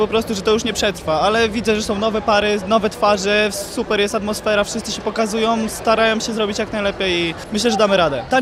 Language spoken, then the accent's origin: Polish; Siemiatycze, Podlaskie Voivodeship, Poland; moved away as an adult; now in Warsaw, Poland; Ja jestem z Siemiatycz, pochodzę z Siemiatycz, rozwinąłem się w Zespole Małe Podlasie, ale dalej swoją karierę kontynuuję teraz w Warszawie, w Warszawiance. Tańczę od 18 lat, taniec ludowy, 12 lat w Siemiatyczach, potem na studia poszedłem do Warszawy, więc zmieniłem zespół.